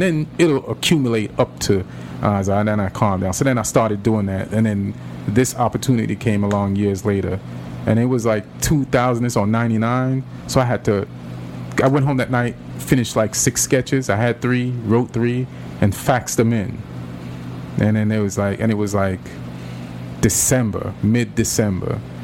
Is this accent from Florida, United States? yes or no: no; New York, United States; now in Los Angeles, United States; and we're both from New York